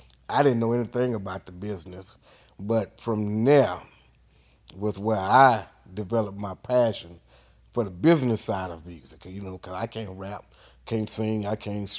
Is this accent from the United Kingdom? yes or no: no; Houston, Texas, United States; Yeah, I'm from Houston, born and raised here in Houston. You know, Sunnyside, South Park.